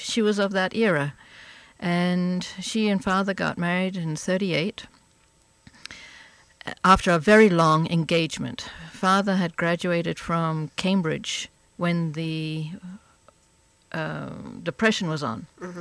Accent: Zimbabwe; born there; moved away; also born or lived in Zambia / Malawi; I was born in Zimbabwe.

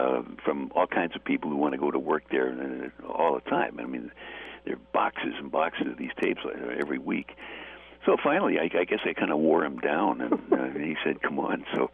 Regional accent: Brooklyn, New York, United States; And I'm an East Coast guy, you know. I was born and bred in Brooklyn.

